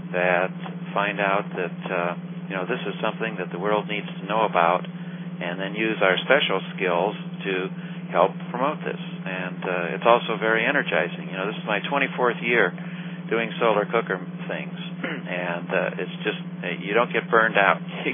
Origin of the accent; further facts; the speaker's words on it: Chicago, Illinois, United States; also born or lived in Richmond, Indiana / Madison, Wisconsin; I was born and raised in Chicago, and I did my undergraduate work in biology at Earlham College in Richmond, Indiana.